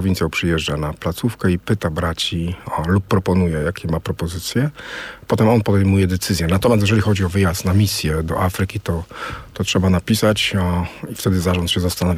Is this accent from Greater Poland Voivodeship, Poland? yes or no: yes; Greater Poland Voivodeship, Poland; Jestem poznaniakiem, tak, zgadza się. Dokładnie Sobornik Wielkopolski, pod Poznaniem urodzony.